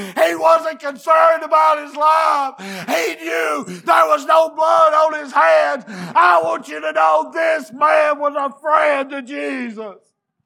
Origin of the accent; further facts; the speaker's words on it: Rocky Mount, North Carolina, United States; Oh, y'all put me on some kind of pedestal growing up around Rocky Mount.